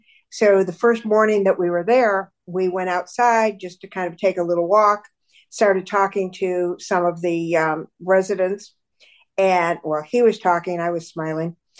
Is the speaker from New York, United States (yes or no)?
yes; Syracuse, New York, United States; her story of growing up in Syracuse, New York, which is where I was from.